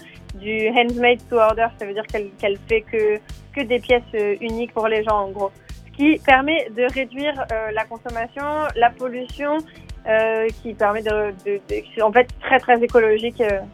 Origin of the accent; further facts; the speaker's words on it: Portugal; un peu lusophone, parce que je suis portugaise aussi.